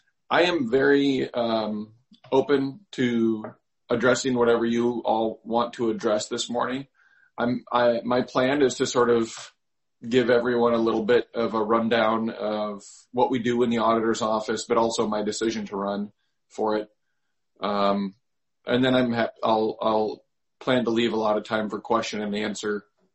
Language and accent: English; Decorah, Iowa, United States; I had gotten my interest in public service from growing up in Decorah.